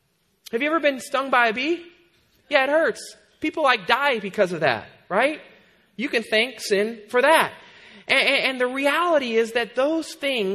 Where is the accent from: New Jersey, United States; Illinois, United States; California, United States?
California, United States; And I had never been up there, even though I grew up in the East Bay.